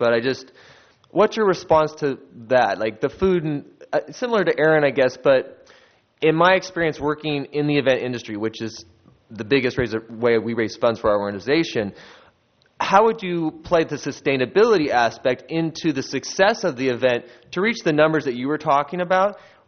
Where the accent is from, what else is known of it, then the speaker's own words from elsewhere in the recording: California, United States; now in Morro Bay, United States; but I'm from Northern California